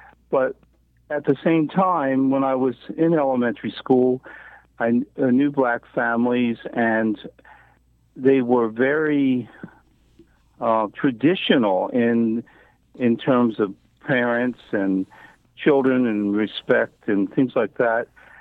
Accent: Baltimore, Maryland, United States; but I was born and raised in Baltimore, and it initially is an elementary school.

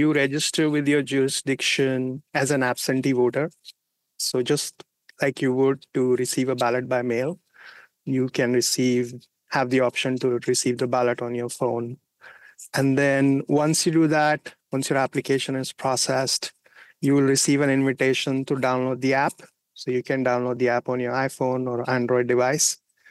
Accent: India; My brother and I, we grew up in India in the 80s, and at that time, the prime minister was assassinated.

